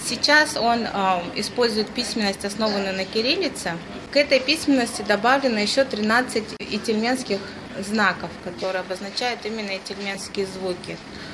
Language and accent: Russian; Petropavlovsk-Kamchatsky, Kamchatka Krai, Russia; Соответственно, в нашей семье мы уже все выросли в Петропавловске-Камчатском с русским языком как основным.